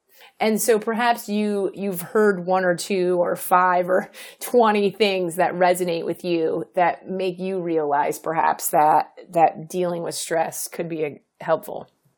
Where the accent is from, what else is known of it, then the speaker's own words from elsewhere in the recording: East Coast, United States; now in California, United States; I come from the East Coast, and sarcasm I've always felt is part of my charm.